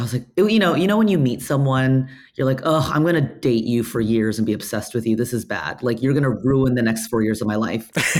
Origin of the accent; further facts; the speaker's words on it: California, United States; Like, I grew up in Orange County, and I think like a lot of my fellow, you know, peers who grew up in a town like Orange County with immigrant parents